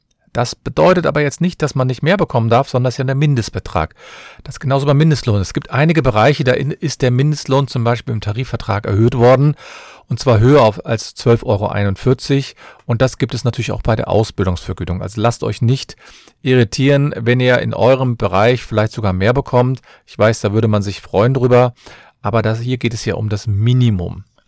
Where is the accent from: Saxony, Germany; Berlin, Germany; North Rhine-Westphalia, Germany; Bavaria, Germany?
North Rhine-Westphalia, Germany; Cologne; ich bin Fachanwalt für Familienrecht, ich komme aus Köln